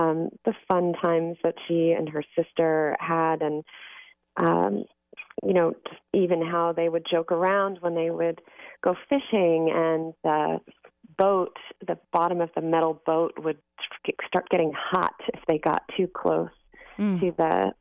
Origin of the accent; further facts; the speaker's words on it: Ohio, United States; now in Seattle, United States; California, where I grew up in Ohio, we sort of had a semi threat of tornadoes.